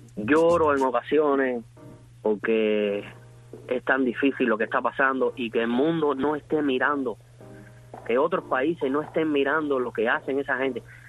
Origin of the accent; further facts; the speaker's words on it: Batabanó, Mayabeque, Cuba; Participé del 11J en Batabanó. Yo soy de Batabanó. Participé con todas las gentes de mi pueblo.